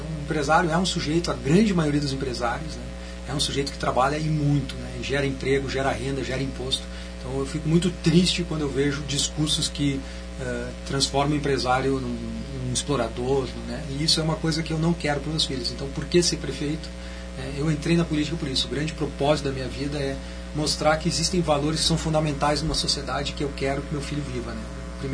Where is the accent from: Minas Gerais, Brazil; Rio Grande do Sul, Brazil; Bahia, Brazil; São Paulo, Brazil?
Rio Grande do Sul, Brazil; Caxias do Sul; born there; Eu nasci em Caxias do Sul